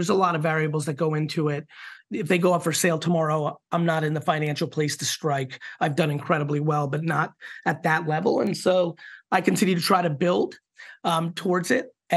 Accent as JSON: {"language": "English", "town": "Queens", "region": "New York", "country": "United States", "tie": "born or raised there", "also_born_or_lived": "Soviet Union / New Jersey", "said": "the Soviet Union. I came to America, you know, and it was a very, you know, humble beginning. And growing up in Queens and then New Jersey"}